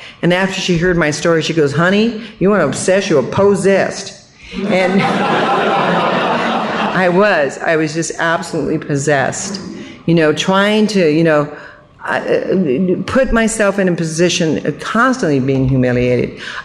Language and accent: English; Sacramento, California, United States; He was from Sacramento, and I grew up in Sacramento, like I said, through high school.